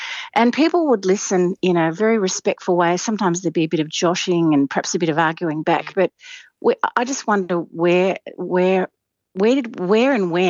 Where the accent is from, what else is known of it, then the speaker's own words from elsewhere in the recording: Melbourne, Victoria, Australia; as a kid growing up in Melbourne